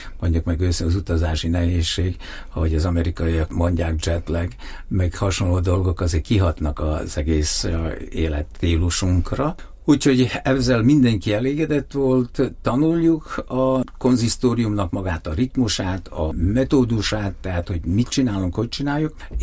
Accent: Vojvodina, Serbia; egy kis népből származom, és ott is Szerbiában élek, kisebbség vagyok

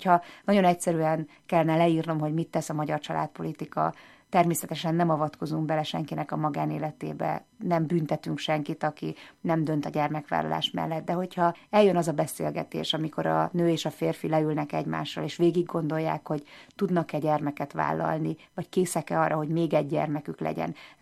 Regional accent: Szeged, Csongrád-Csanád, Hungary; És aztán jön az, hogy szegedi vagyok, majd az, hogy magyar, aztán, hogy európai

